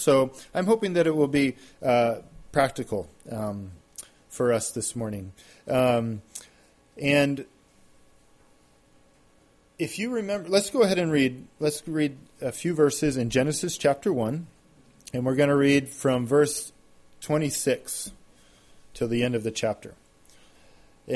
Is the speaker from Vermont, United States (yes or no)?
yes; Vermont, United States; originally I'm from Vermont.